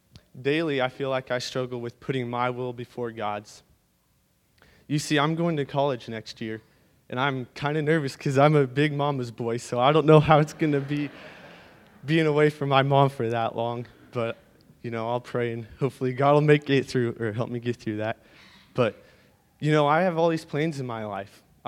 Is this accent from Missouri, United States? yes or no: yes; Columbia, Missouri, United States; born there; I guess my story begins when I was born in Columbia, Missouri.